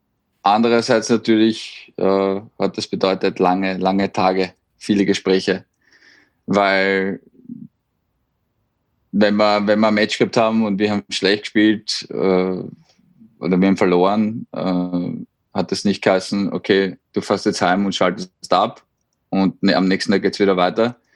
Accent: Vienna, Austria; ich bin aus Wien

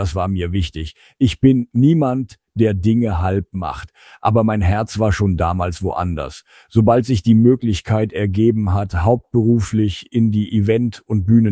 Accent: Nolle, Lower Saxony, Germany; Ich komme ursprünglich aus Nolle. Das gehört heute zu Dissen am Teutoburger Wald. Also erstmal so gar nicht Ruhrpott, auch wenn mich heute die meisten für einen echten Pottler halten.

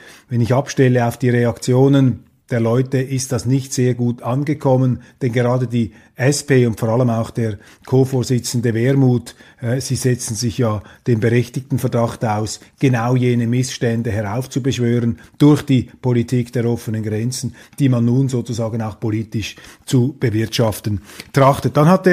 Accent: Switzerland; Wenn ich als Schweizer mich für die Neutralität einsetze

